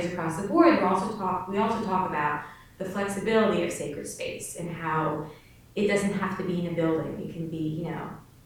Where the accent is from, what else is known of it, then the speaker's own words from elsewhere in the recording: New Jersey, United States; And I'm from New Jersey, North Jersey, and I've never seen a steel plant.